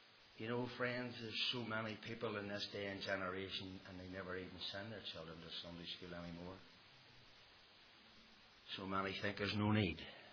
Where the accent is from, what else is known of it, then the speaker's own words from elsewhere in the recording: Ballynahinch, Northern Ireland, United Kingdom; I was born in Ballinahinch. And you know, I was brought up in a home that no one was saved.